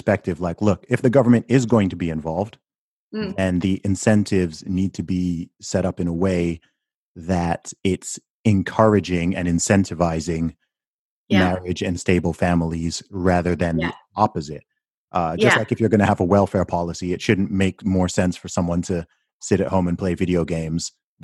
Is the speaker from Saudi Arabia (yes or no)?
yes; Saudi Arabia; I grew up in Saudi Arabia.